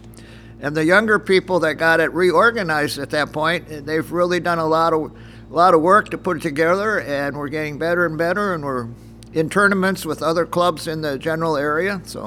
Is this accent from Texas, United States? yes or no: no; Michigan, United States; moved away as an adult; now in Tacoma, United States; I'm 74 years old, and I'm originally from Michigan, and I emigrated here into the Northwest in '95, and I moved to Tacoma around 2000.